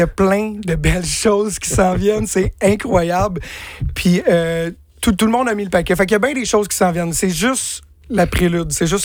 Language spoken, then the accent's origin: French; Saint-Jean-sur-Richelieu, Quebec, Canada; J'ai grandi à Saint-Jean-sur-Richelieu. Je suis né là-bas. Je suis toujours resté un peu dans mon petit patelin.